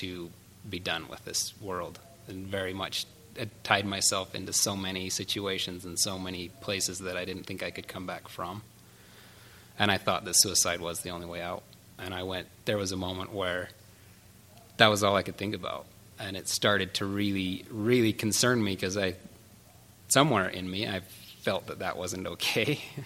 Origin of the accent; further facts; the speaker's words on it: British Columbia, Canada; I grew up in British Columbia, Canada, my mom was born in Hilldale, Utah